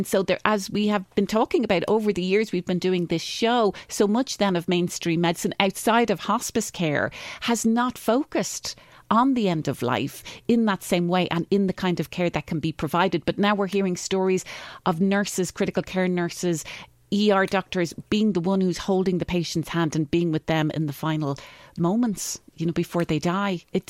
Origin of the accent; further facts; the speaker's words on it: Ireland; accent: Irish; Very difficult word for me to say with my Irish accent, but that is what Kim does.